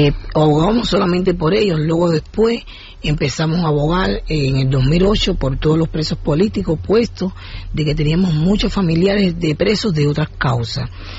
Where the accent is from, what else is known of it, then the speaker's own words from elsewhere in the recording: Cuba; porque como todos somos cubanos, todos somos hermanos, todos somos familia.